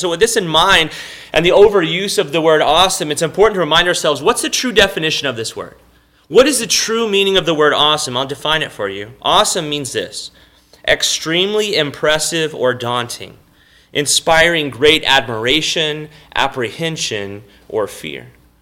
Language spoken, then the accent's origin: English; Texas, United States; I grew up in South Texas, and you know, you have carne guisada.